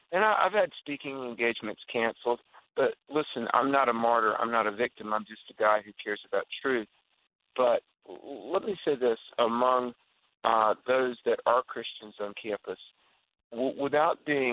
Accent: North Carolina, United States; Now, Bill, in my home state of North Carolina, it's a sad day

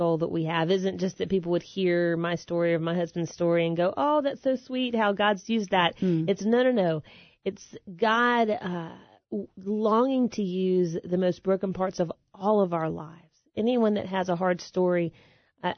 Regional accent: the South, United States; I'm from the South.

